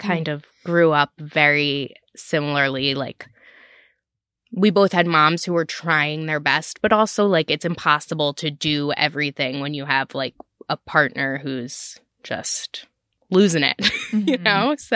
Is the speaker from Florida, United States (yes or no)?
no; New Jersey, United States; I grew up in Central New Jersey, which Central New Jersey is a thing for all those people who say it's not.